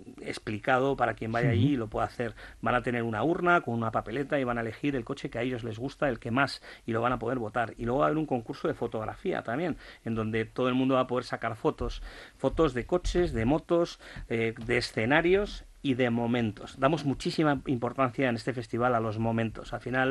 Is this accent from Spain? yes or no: yes; Bilbao, Basque Country, Spain; Nuestro objetivo era como buenos bilbaínos ambiciosos, era llegar a los 100